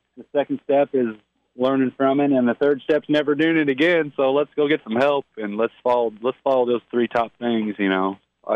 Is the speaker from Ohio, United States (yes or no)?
no; Carterville, Illinois, United States; I'm from Carterville, Illinois.